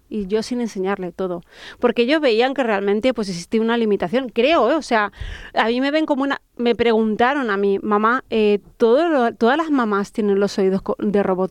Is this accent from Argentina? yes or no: no; Almagro, Castilla-La Mancha, Spain; hice la presentación del libro en Almagro, en mi pueblo querido